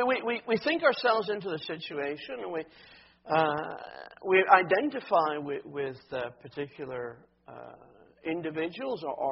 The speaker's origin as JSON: {"language": "English", "town": "Edinburgh", "region": "Scotland", "country": "United Kingdom", "tie": "born there", "said": "A Scot of the Scots. I was born in Edinburgh. Not every Scot can say that, you know."}